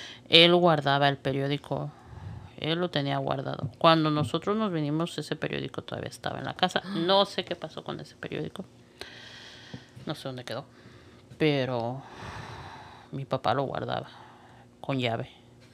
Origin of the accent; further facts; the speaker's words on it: Tultitlán, State of Mexico, Mexico; born there; A Tultitlán, Estado de México, mi tierra que me vio nacer.